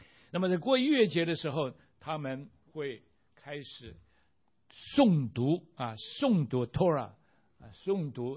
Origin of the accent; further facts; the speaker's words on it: China; 我们中国人有很多的节气，端午节啊，中秋节，新年啊，大大小小各样的节气